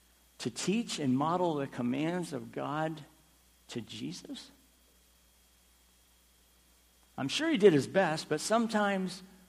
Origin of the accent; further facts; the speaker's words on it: Boston, Massachusetts, United States; I am from the Boston area, and I worked in construction.